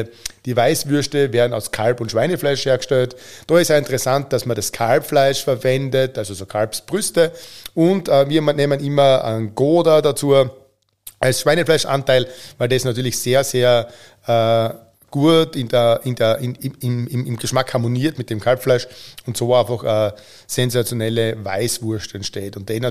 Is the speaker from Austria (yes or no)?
yes; Austria; sind aber auch bei uns in Österreich oder bei uns in der Fleischerei Buchberger sehr populär.